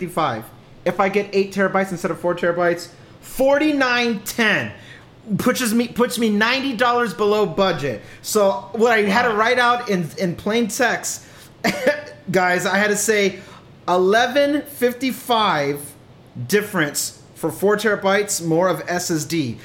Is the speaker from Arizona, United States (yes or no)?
no; California, United States; I'm a Californian. I'm a chill dude.